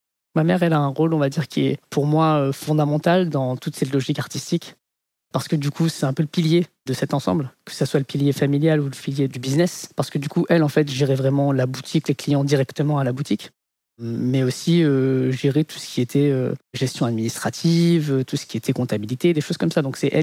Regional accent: France; Même si on a grandi en France, mon frère et moi, on a grandi avec ce que moi je considère comme étant des valeurs mauriciennes. Donc je suis d'origine mauricienne, mais également d'origine indienne.

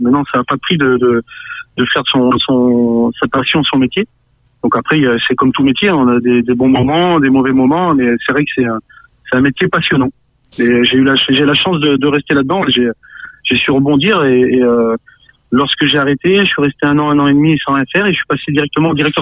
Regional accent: Grenoble, Auvergne-Rhône-Alpes, France; je suis grenoblois

